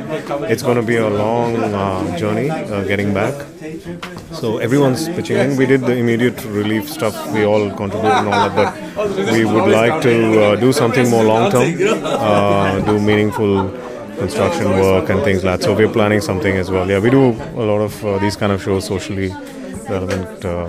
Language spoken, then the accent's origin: English; Bangalore, Karnataka, India; we were born and brought up in Bangalore. And so the schools we studied in were like, you know, convent schools. And so we pretty much think in English.